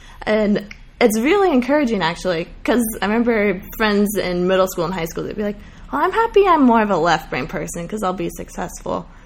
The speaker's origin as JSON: {"language": "English", "region": "Midwest", "country": "United States", "said": "You know, I'm from the Midwest, so"}